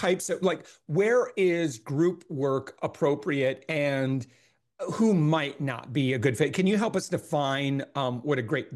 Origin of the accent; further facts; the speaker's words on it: Michigan, United States; I was raised in West Michigan and lakes mm-hmm. everywhere. We had family members that lived on lakes, and boy, what great memories.